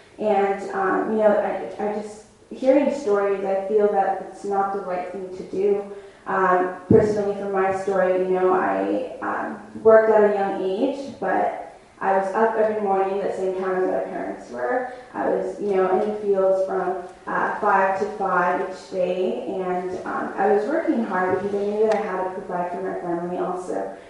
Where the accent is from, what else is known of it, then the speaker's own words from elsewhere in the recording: Salem, Oregon, United States; So we settled in Oregon after that, and I called Oregon my home after that. I grew up in Salem.